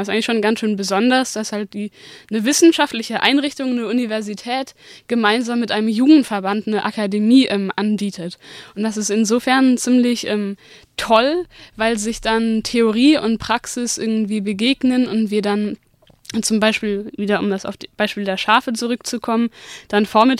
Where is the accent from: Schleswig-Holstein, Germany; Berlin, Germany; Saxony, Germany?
Saxony, Germany; Leipzig; moved away; ich komme eigentlich aus Leipzig